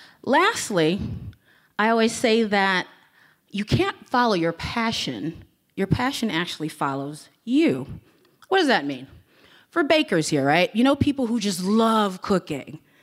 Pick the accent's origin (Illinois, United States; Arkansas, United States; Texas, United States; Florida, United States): Illinois, United States; Chicago; also born or lived in Downers Grove; So I'm this girl from Chicago, yet I'm flying to Harvest.